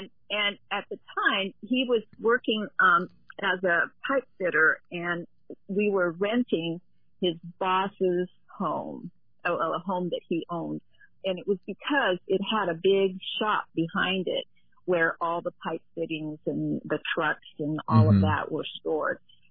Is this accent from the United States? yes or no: no; Canada; born there; I was born in Canada. My parents grew up in the Netherlands, and my father immigrated to Canada with his family before the war